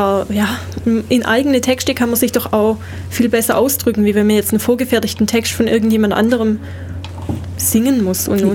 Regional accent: Germany; Als Deutscher hat man es auf jeden Fall nicht leichter, möchte ich mal sagen, wenn man Deutsch singt.

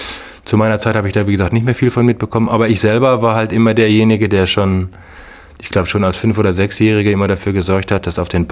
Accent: Wattenscheid, North Rhine-Westphalia, Germany; Groß geworden bin ich in Wattenscheid. Wattenscheid zählt aber halt mittlerweile seit 1976 oder so. Damals in der großen Eingemeindungswelle ist nach Bochum. Also ich bin groß geworden zwischen Bochum und Essen.

